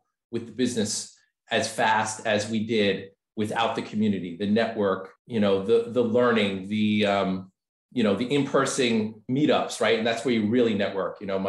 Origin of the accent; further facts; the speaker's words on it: New York, United States; also born or lived in California; I'm Italian from New York. You guys are Italian from New York, really down to earth, like me.